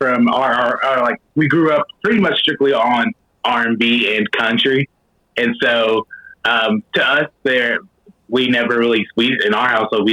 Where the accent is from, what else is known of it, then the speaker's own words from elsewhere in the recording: Versailles, Kentucky, United States; You know, I have always said that it's really no different than growing up in Versailles, Kentucky.